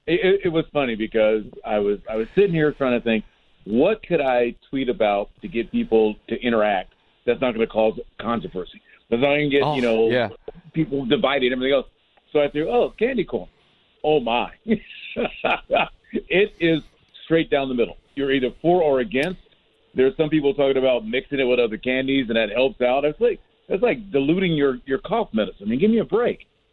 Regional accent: Los Angeles, California, United States; There was a store called TGNY, and I grew up in Los Angeles.

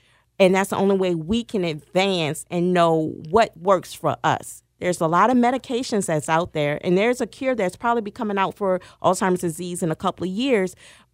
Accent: Louisiana, United States; This is what my family told me. I'm from Louisiana.

